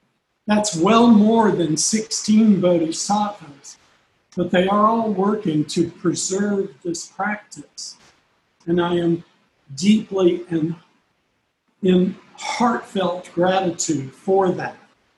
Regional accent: Georgia, United States; now in New York, United States; When I went camping, because I'm from Georgia, we went camping in the mountains of the foothills of the Blue Ridge Mountains.

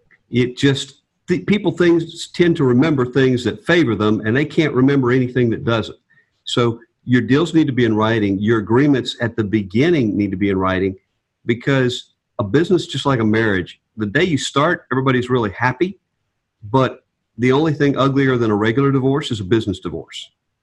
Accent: the South, United States; I grew up in the South too, and you like to be able to do business with people based on their word.

